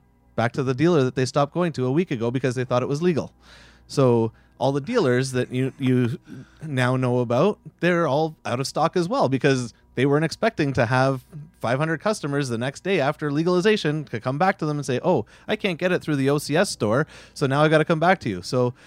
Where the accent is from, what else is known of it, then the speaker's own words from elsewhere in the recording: Canada; Like, I'm a Canadian, you're a Canadian.